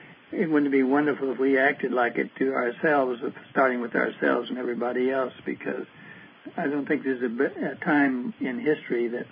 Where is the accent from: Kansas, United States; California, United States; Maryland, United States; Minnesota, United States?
Kansas, United States; My story starts from the fact that I grew up in Kansas, western Kansas, out near Dodge City, which is really a real city, sort of. And I lived in the country.